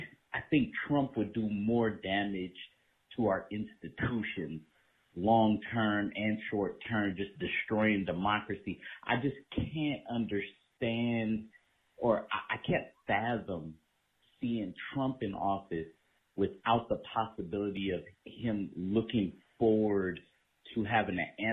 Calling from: San Diego, California, United States; Hey, David … I'm calling from San Diego, California.

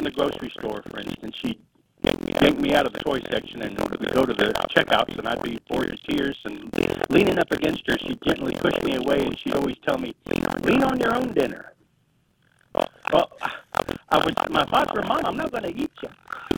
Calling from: Abilene, Texas, United States; Abilene, Texas.

